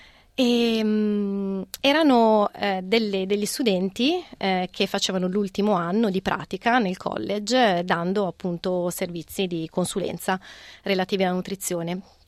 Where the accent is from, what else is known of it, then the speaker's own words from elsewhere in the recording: Monza, Lombardy, Italy; now in Australia; io vengo da Monza, quindi vicino a Milano, e mi sono trasferita in Australia nel 2011. Doveva essere un'esperienza di 6 mesi, che poi è diventata un'esperienza di 13 anni quasi.